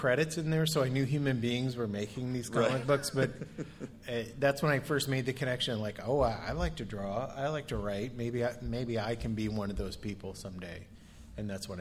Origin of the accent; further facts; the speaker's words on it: Iowa, United States; because I'm from Iowa and I still live in Iowa.